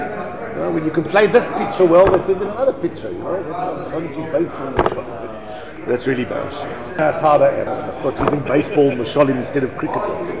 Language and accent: English; Israel; I'm from Israel